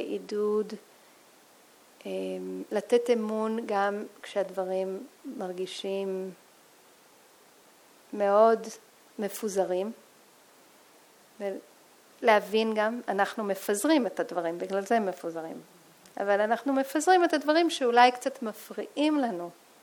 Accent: New York, United States; now in Israel; אני גדלתי בניו יורק

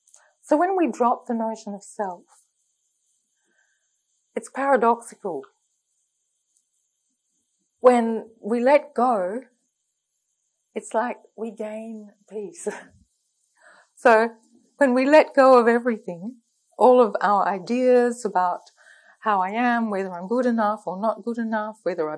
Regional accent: Australia; I come from Australia

